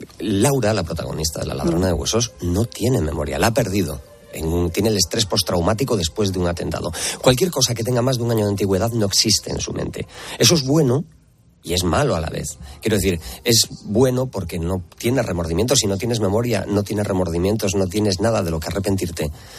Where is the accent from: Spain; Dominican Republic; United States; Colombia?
Spain; Galicia; Soy muy gallego, he nacido, he crecido, vivo aquí, y entonces es un material de primera mano.